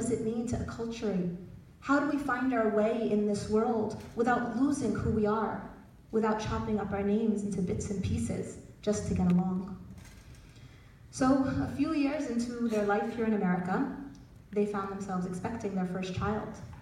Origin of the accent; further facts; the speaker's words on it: New Jersey, United States; trying to figure things out as we grew up in New Jersey, my sister and I.